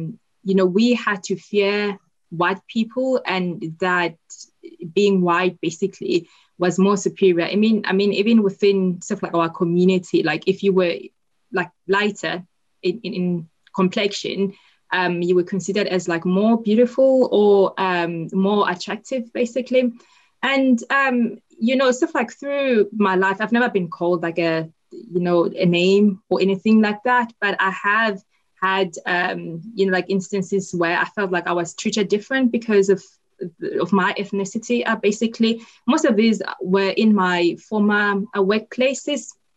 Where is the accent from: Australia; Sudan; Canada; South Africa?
South Africa; born there; I was born in South Africa, like in a rural village where everyone was black, really. I was born like a couple of years before the abolition of apartheid in South Africa.